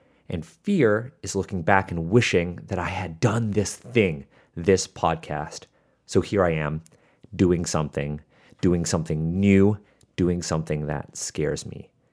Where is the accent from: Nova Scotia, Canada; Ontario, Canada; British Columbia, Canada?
Ontario, Canada; Toronto; is also the first to win in my hometown. And that's incredible. And this was a giant deal for us here in Toronto.